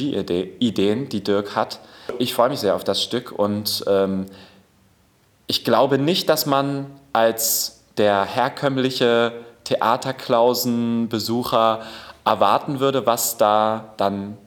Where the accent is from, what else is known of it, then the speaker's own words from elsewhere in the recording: Cottbus, Brandenburg, Germany; also born or lived in Vienna, Austria; Aus Cottbus komme ich ursprünglich.